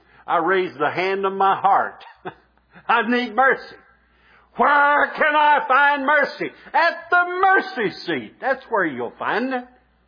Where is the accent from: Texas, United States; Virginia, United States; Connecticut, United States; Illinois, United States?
Virginia, United States; Bassett; my job at home, when we grew up in Bassett, Virginia, I had to take the garbage out to the trash barrel, and burn the trash.